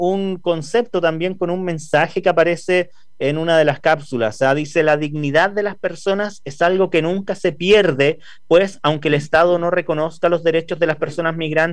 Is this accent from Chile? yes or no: yes; Chile; quienes somos chilenos